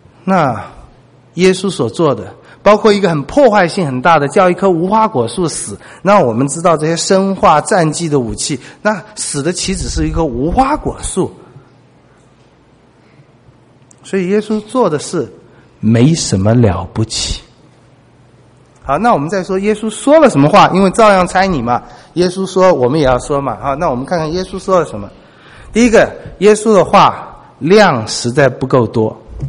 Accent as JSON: {"language": "Chinese", "country": "China", "said": "我们中国人说人生70古来稀，我看一下我们中国的古人"}